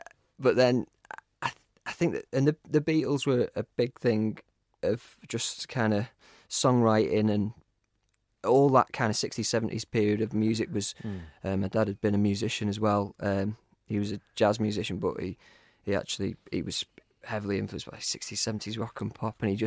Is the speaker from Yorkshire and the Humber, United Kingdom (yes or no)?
no; Burscough, North West England, United Kingdom; I was brought up like in Burscough, obviously the canal is a massive thing.